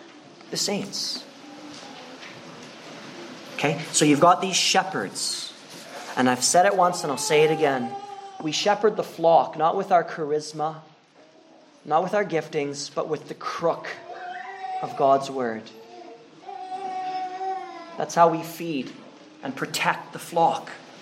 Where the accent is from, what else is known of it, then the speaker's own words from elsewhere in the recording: Manitoba, Canada; I'm from Manitoba, and we use pickerel rigs.